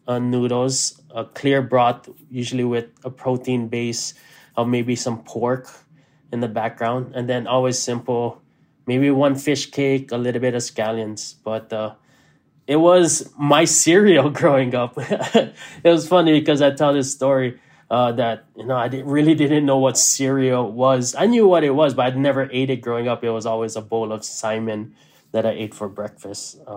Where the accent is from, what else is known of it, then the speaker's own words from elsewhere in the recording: Hawaii, United States; So it's a lot of these things is through my lens of growing up in Hawaii, and then, you know, being a chef of Hawaii